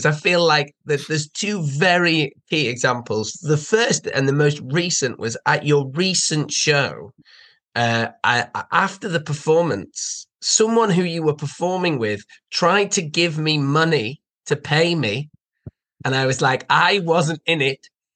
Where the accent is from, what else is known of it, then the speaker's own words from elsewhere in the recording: Liverpool, North West England, United Kingdom; born there; So I was born in Liverpool, got a lot of Scousers in my family.